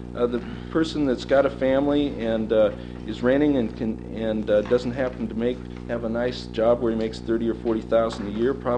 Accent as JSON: {"language": "English", "region": "Alaska", "country": "United States", "tie": "born there", "said": "seeing as I was born in Alaska, I'm probably going to be ahead of a lot of people"}